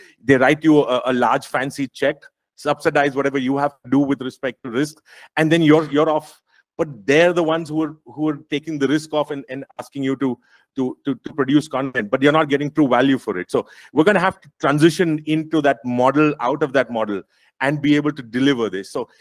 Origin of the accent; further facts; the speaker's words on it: India; I come from India, where we've grown from being a cable operation business to a DTH or a DTO, as we call it